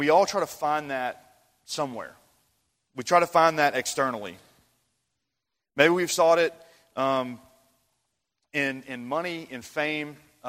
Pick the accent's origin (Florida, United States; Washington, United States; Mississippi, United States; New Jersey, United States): Mississippi, United States; And if y'all don't know, I'm from Mississippi. Being from Mississippi, we are known for one particular famous king, and that, of course, would be